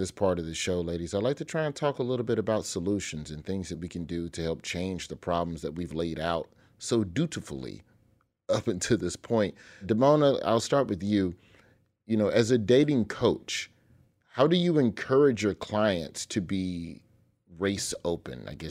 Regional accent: Birmingham, Alabama, United States; I grew up in Birmingham, Alabama. Birmingham proper, the Birmingham within the city limits, is about an 80% black city.

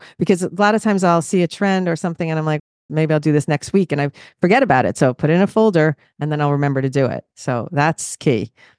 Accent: New Jersey, United States; accent: Jersey; And I'm thinking my Jersey accent, hey, what?

